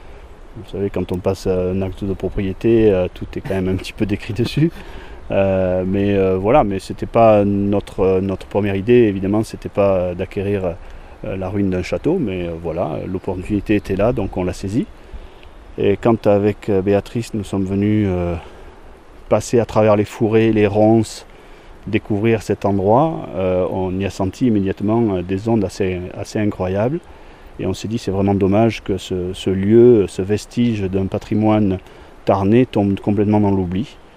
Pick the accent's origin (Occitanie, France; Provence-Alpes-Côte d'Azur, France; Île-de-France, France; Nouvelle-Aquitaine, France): Occitanie, France; Albi; Alors moi je suis originaire d'Albi, j'ai vécu quasiment toute ma vie là-bas, et puis il y a de ça 5 ans maintenant, avec mon épouse Béatrice, on a décidé de sortir de la ville